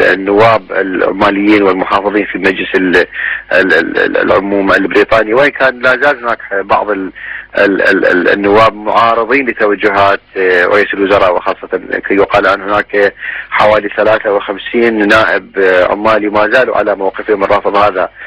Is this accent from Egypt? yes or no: no; Iraq; لأنه نحن كمعارضة عراقية لم نفاجئ بمحتويات هذا التقرير